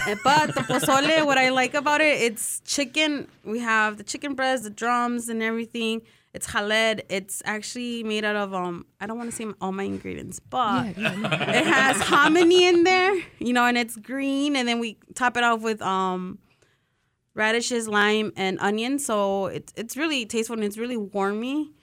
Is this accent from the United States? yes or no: no; Mexico; I'm Mexican, but I'm very American as well, you know. So I have both cultures in me